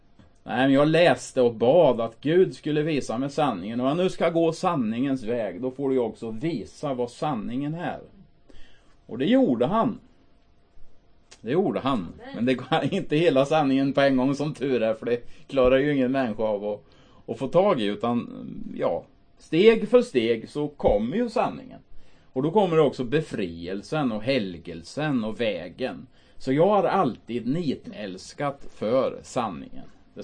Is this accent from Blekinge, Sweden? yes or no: no; Finspång, Östergötland, Sweden; Och jag blev frälst 89. Jag kommer ifrån Finspång. Det ligger i Östergötland då.